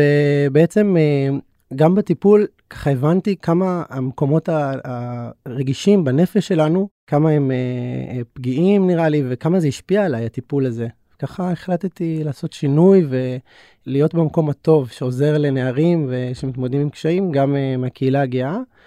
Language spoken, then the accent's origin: Hebrew; Bnei Brak, Tel Aviv District, Israel; בבני ברק, ובעצם חוויתי כל מיני חוויות בחיים